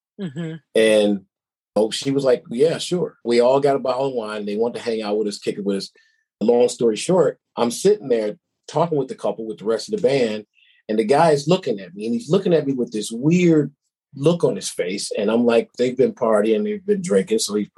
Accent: Detroit, Michigan, United States; I said, I'm from Detroit, Michigan.

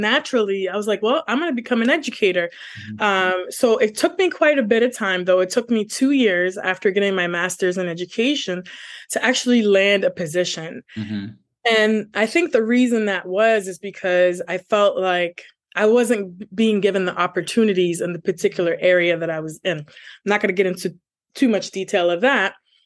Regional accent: Canada; I came from Canada.

